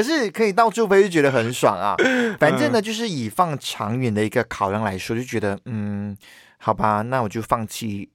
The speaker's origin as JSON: {"language": "Chinese", "region": "Perak", "country": "Malaysia", "tie": "born or raised there", "said": "在柔佛吉隆坡雪兰莪、霹雳州我的家乡"}